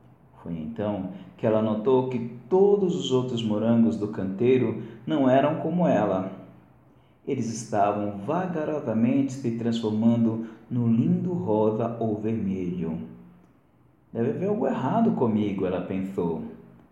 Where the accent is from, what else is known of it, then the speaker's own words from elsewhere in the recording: São Paulo, Brazil; sou de São Paulo, capital, aonde eu estou